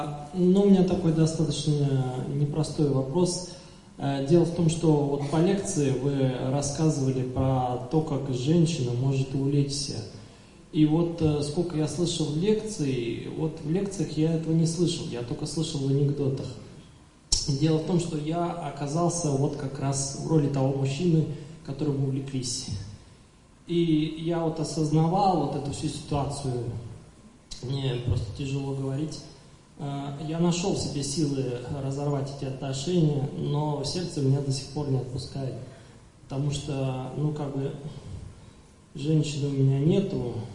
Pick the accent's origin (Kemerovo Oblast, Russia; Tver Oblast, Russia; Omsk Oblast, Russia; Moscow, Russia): Kemerovo Oblast, Russia; Kemerovo; Да, я из Кемерово приехал.